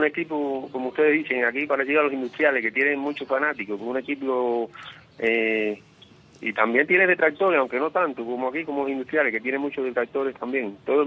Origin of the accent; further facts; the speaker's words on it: Cuba; yo soy fanático a los Yankees, como muchos cubanos.